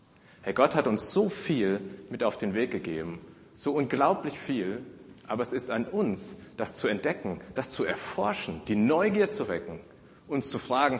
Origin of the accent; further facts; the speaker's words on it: Griesheim, Hesse, Germany; ich komme eben weit, weit weg, aus einer weit, weit entfernten Zivilisation. Ich komme aus Griesheim.